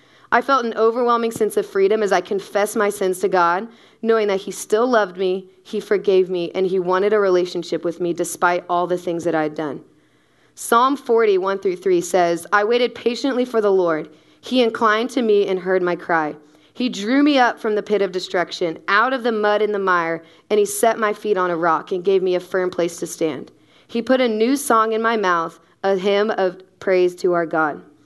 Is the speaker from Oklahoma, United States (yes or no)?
yes; Oklahoma, United States; now in Dallas, United States; I grew up in Oklahoma and graduated from the University of Oklahoma, but I've been living in Dallas, I've been living in Dallas for about the past 3 years.